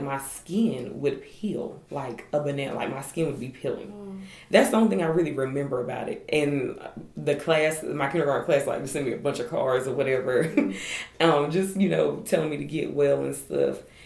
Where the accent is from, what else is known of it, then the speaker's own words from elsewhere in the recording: Irwin, United States; I grew up in Irwin. It's still a rural area too. Like they have two stoplights.